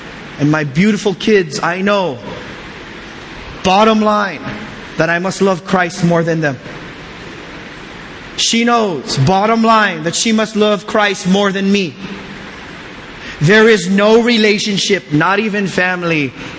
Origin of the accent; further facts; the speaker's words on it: Philippines; And brothers, look at me, I'm Filipino. We have tight family units too.